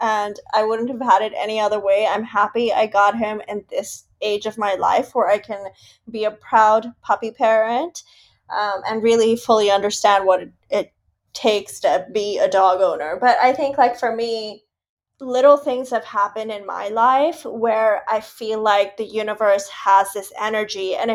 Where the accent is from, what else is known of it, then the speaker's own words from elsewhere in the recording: Pakistan; like I grew up in Pakistan and Rami is in the US, and I would have never thought like a girl born and raised in Pakistan